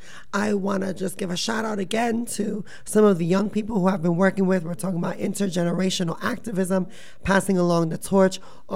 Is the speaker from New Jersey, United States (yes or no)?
yes; New Jersey, United States; So, you know, I'm not from here. I'm from New Jersey. And I moved here a few years ago